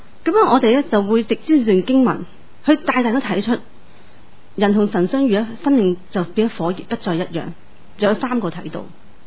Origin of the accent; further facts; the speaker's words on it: China; 即系我哋祖国，即系我哋嘅国家啊！我哋国家，我哋中国人又攞咗好多奖牌